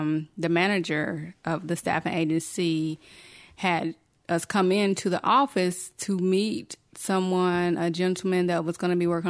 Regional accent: the South, United States; I'm originally from the South. So of course, when I did move up here, it was a culture shock for me.

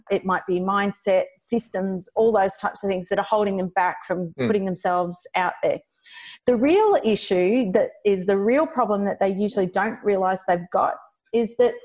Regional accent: Australia; accent: Aussie bogan; My bogan accent, my good old Aussie bogan accent.

